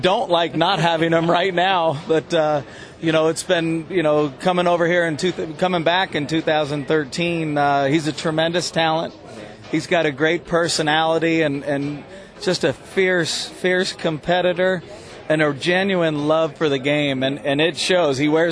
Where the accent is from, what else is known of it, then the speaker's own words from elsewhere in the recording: San Carlos, California, United States; also born or lived in San Francisco; Yeah, I grew up, born in San Francisco, but I grew up in San Carlos, St. Charles High School, St. Charles Grade School, Sarah High School, College of San Mateo